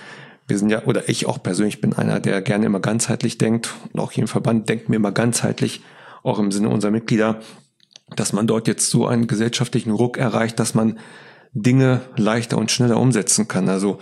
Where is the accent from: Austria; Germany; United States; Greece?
Germany; Hanover, Lower Saxony; das darf man als Hannoveraner ja trotzdem sagen